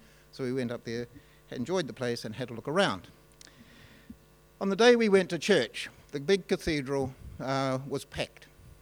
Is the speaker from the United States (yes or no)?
no; New Zealand; And when I said I come from New Zealand, many Norwegians, just their face shone and said, I want to go there.